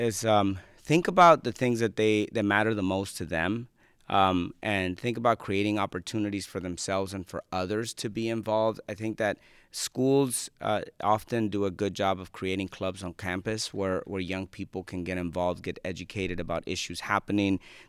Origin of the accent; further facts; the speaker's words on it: California, United States; also born or lived in Guatemala; I was born in Guatemala. My family brought me here when I was 9 years old in 1989. And so I look at the world through the lens of a person who grew up in California in the 90s as an undocumented student.